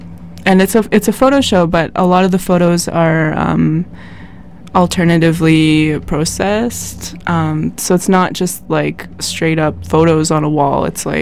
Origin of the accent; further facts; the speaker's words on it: Kitimat, British Columbia, Canada; I'm from Kitimat, Northern BC, so I'm really pretty far away from my home.